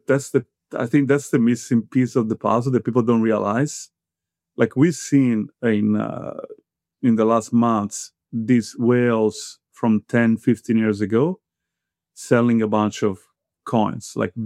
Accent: Italy; English is a second language; now in United States; although I'm Italian, I'm originally, I've been living in this country for more than 10 years. I have a citizenship

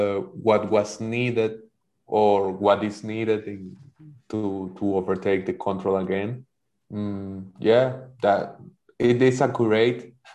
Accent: Venezuela; Yeah, I think that the worst year for many of the Venezuelans was that 2016, because we have tw

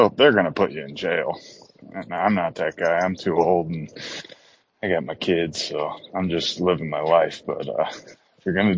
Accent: United States; Besides, I'm American.

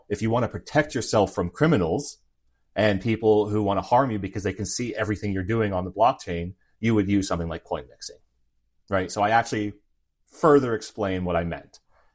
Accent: United States; And as an American, I would want my law enforcement, my FBI, to stop those things.

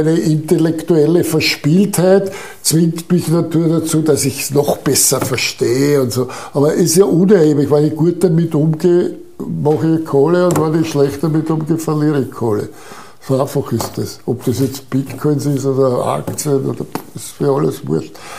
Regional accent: United States; Ich bin auch ein Amerikaner.

